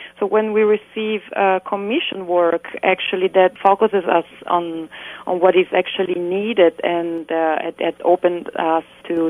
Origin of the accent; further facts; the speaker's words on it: Rome, Lazio, Italy; I am from Rome, and my husband was born in Florence and raised in Rome.